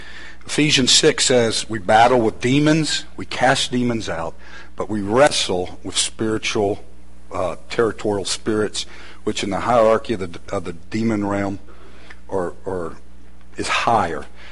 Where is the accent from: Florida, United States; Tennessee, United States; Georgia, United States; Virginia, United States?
Georgia, United States; Atlanta; also born or lived in Augusta; even though I was from Georgia, another part of Georgia, Atlanta and Augusta.